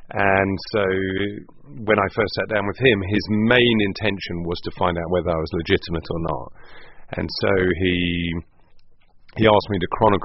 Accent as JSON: {"language": "English", "region": "London", "country": "United Kingdom", "tie": "born or raised there", "said": "I was brought up in London"}